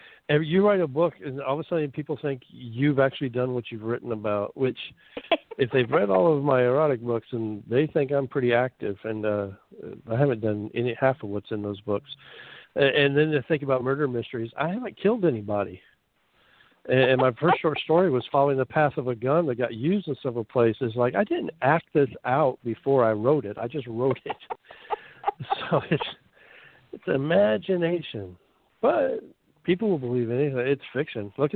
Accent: Melbourne, Florida, United States; the story takes place in the Atlantic in Melbourne, right here in my hometown.

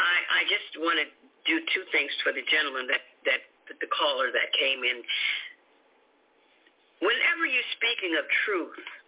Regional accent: Louisiana, United States; Louisiana, that's my home state.

